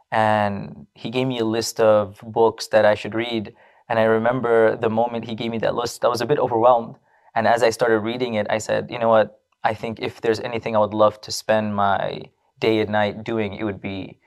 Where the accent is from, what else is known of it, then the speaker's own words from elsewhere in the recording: Astoria, New York, United States; I'm actually from Astoria, Queens, okay. Not too far away. And born and raised in Astoria, lived there for a good part of my life until my teenage years.